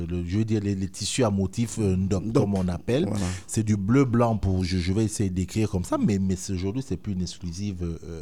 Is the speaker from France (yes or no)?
no; Littoral, Cameroon; toi et moi, on vient du même pays, on vient du Cameroun